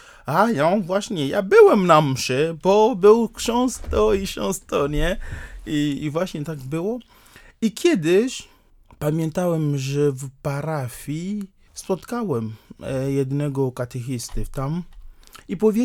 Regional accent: Togo; Polish is a second language; Bo u mnie rano, o 5 rano, w Togo zaczynamy dzień wcześniej

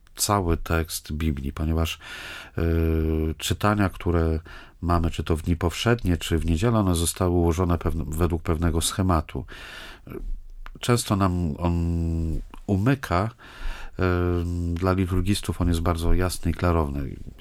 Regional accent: northern Poland, Poland; W moich rodzinnych stronach na północy zamiast taca mówi się kolekta

